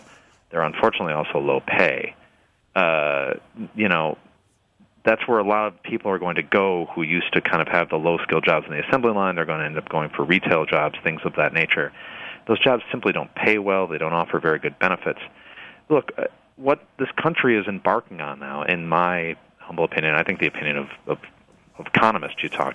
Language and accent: English; Michigan, United States; when I say I grew up outside Detroit, I mean, my school district bordered Detroit